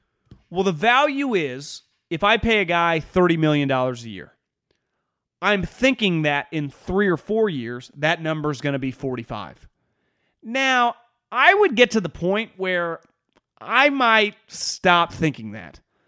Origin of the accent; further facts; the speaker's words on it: Nebraska, United States; I'm from Nebraska, but I've been a Chicago Bears fan my entire life.